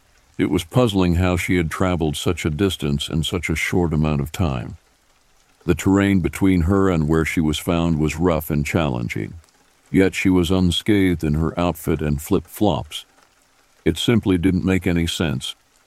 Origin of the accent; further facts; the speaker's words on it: Dayton, Ohio, United States; born there; I was born in 1976 in Dayton, Ohio, and shared a room with my brother for several years.